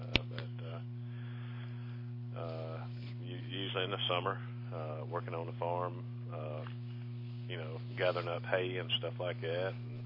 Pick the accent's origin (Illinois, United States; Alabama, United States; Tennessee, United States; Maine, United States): Alabama, United States; Luverne; And, I grew up in Laverne, Alabama.